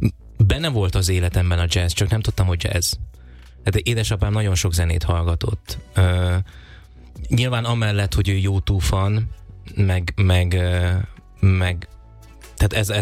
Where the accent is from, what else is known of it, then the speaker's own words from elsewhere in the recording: Serbia; talán én 16 éves lehettem, és mert ugye Szerbiából, én Szerbiából származom, és Szabadkán tanultam